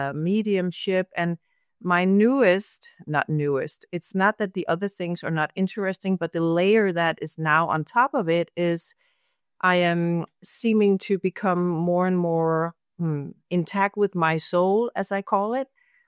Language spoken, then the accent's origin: English; Copenhagen, Capital Region of Denmark, Denmark; English is a second language; Yeah, I am living in Denmark. I am born and live in Denmark, and I grew up in Copenhagen.